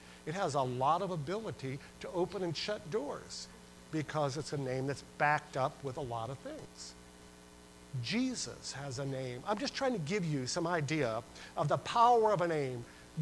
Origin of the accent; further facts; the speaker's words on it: New York, United States; I grew up in Western New York, and I grew up on a street named Steinhoff Road, and that's Steinhoff and Butts Road.